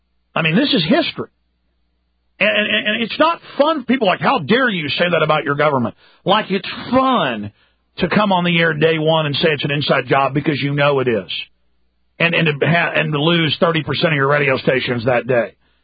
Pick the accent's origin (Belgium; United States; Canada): United States; Dallas, Texas; and this is how I grew up in Dallas. Thank God Austin didn't like this, but I grew up a lot of rough stuff.